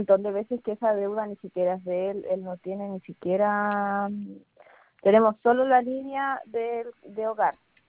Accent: Antofagasta, Chile; nosotros somos de Antofagasta y esa línea que aparece es de Santiago

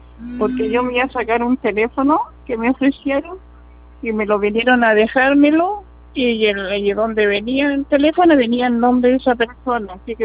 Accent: Talagante, Santiago Metropolitan Region, Chile; Bueno, de Talagante.

